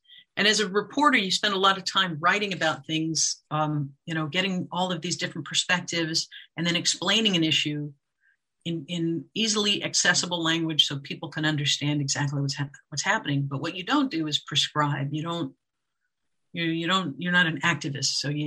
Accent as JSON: {"language": "English", "town": "Callaway", "region": "Florida", "country": "United States", "tie": "born or raised there", "said": "I grew up in Callaway, which is tiny. Going to, you know, Panama City was the big city nearby."}